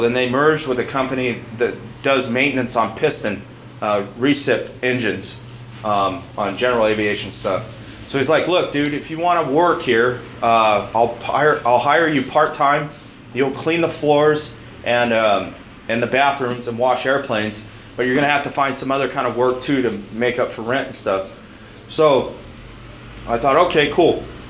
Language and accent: English; California, United States; I'm from the Inland Empire area.